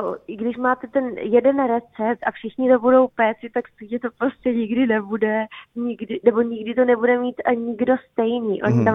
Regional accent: Bohemia, Czechia; Já si myslím, že u nás v Čechách jsme pořád spíše jako tradičnější

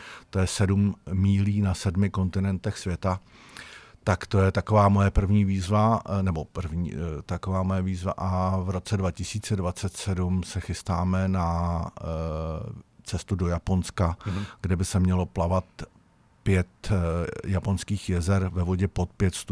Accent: Kladno, Central Bohemian Region, Czechia; Tak byla premiéra teď v kině na Kladně, kde odkud pocházíme.

